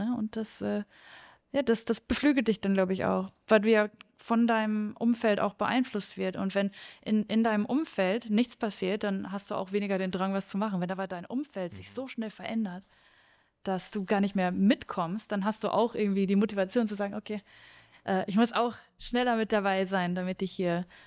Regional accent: Germany; Da merkt man auch, glaube ich, als Deutsche manchmal so, was wir so für selbstverständlich erachten, was hier auch einfach wirklich wertgeschätzt wird.

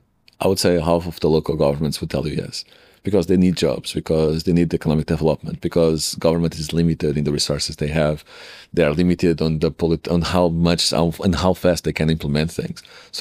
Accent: Portugal; I'm from Portugal, man.

